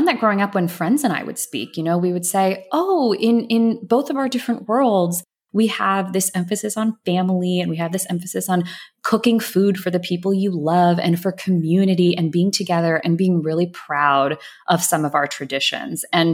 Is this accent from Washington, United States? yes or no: no; Georgia, United States; So I grew up in Atlanta. I grew up in a suburb right outside of Atlanta.